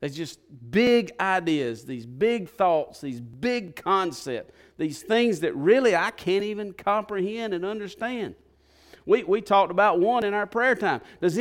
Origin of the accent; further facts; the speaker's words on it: the South, United States; I know I'm from the South, so that's a hard word for us Southerners to say because it sounds like all